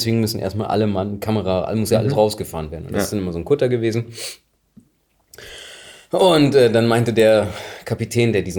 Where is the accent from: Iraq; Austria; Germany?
Germany; Gerade so als Friese.